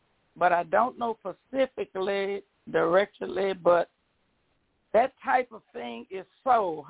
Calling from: Texas, United States; Hello, Sister Deborah. How you doing? … from Texas.

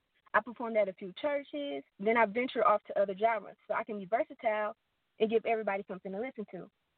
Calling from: Amite, Louisiana, United States; Amit, Louisiana.

